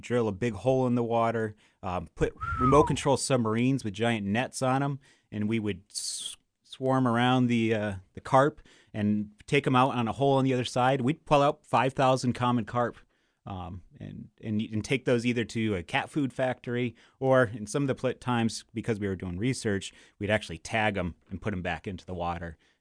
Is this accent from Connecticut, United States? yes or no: yes; Connecticut, United States; So I'm from Northwestern Connecticut, and people tend to think of Connecticut as a suburb of New York City, but where I grew up, it was pretty rural.